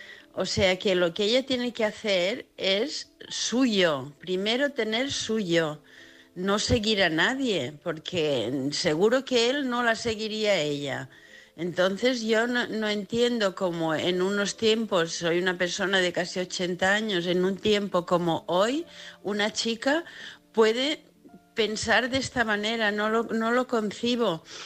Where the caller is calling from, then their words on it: Palma de Mallorca, Balearic Islands, Spain; de Palma de Mallorca. Un saludo a todos.